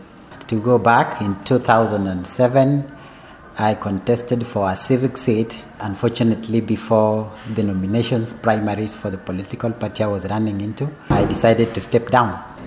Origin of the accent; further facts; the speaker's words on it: Kenya; I'm a Kenyan. I live in the city of Kisumu. And I come from a family of nine.